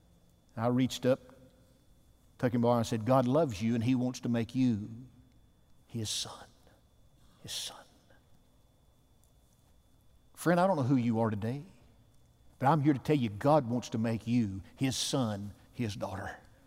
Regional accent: Alabama, United States; He said, where are you from? You talk funny. I said, I'm from Alabama.

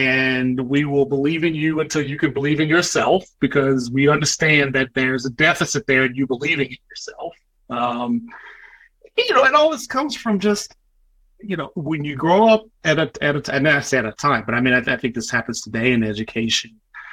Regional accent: the South, United States; when I think about growing up in the South, and when I think about my family and the ancestors that came before me, and the fact that my parents were sharecroppers and picking cotton as teenagers

